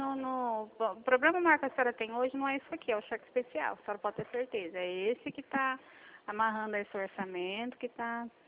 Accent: Presidente Prudente, São Paulo, Brazil; Eu sou de Presidente Prudente, Estado de São Paulo.

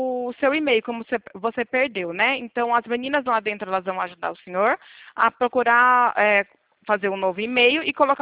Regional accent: Itatiba, São Paulo, Brazil; Eu sou de Itatiba, interior de São Paulo.

